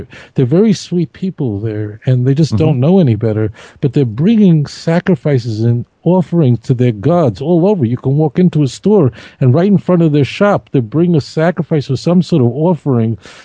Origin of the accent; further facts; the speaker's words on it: United States; what I didn't quite get growing up in the United States